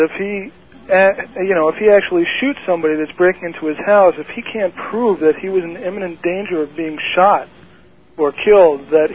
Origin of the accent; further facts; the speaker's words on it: Stony Brook, New York, United States; I'm originally from Stony Brook growing up.